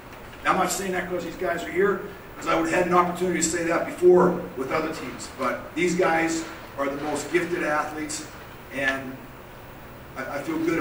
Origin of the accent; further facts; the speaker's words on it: Pennsylvania, United States; born there; now in Arizona, United States; I was born in Western Pennsylvania, outside of Pittsburgh. Went to school at Ohio State. Played Chicago Bears. Now I live in Arizona, coached with the Arizona Rattlers.